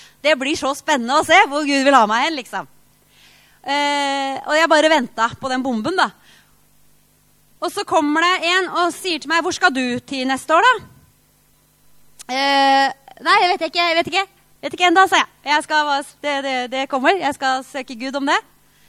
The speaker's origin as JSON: {"language": "Norwegian", "town": "Kløfta", "region": "Akershus", "country": "Norway", "tie": "born or raised there", "also_born_or_lived": "Uppsala, Sweden", "said": "For jeg vokste opp da på Kløfta og bodde i forskjellige steder, og så bodde jeg 2 år i Sverige, i Uppsala."}